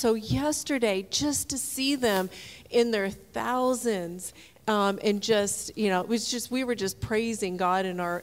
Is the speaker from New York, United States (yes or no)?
no; Florida, United States; But for myself, I was born and raised in Florida.